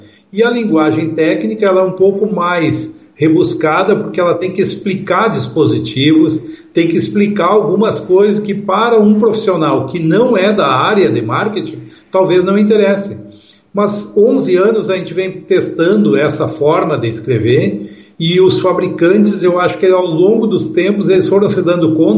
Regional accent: Rio Grande do Sul, Brazil; é gaúcho? Sou gaúcho.

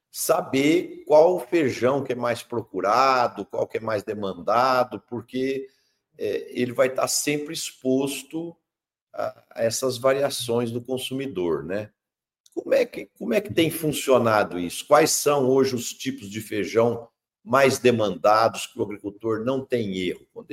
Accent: São Paulo, Brazil; eu sou do interior de São Paulo e eu me lembro da minha infância

